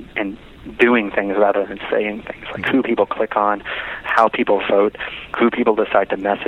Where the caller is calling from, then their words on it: New York City, New York, United States; I'm in Midtown Manhattan.